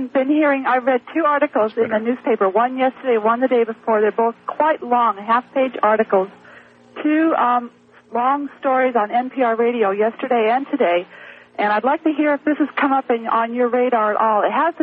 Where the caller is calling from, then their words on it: Seattle, Washington, United States; I'm calling from Seattle, Washington.